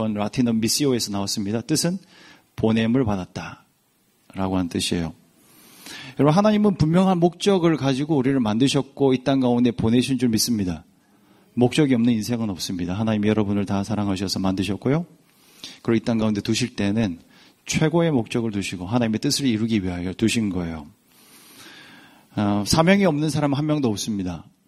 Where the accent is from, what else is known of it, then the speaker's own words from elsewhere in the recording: Busan, South Korea; now in Sydney, Australia; 저는 부산 출신이에요. 부산의 용호동 나환저출 출신이에요.